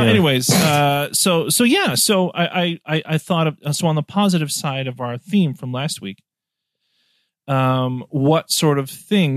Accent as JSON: {"language": "English", "region": "Wisconsin", "country": "United States", "said": "not a lot of time goes by before I mention that I'm from Wisconsin."}